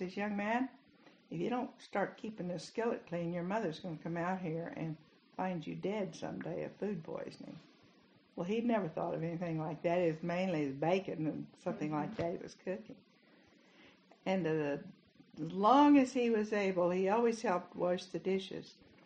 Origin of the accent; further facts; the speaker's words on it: Wichita, Kansas, United States; born there; I was born in Wichita, Kansas.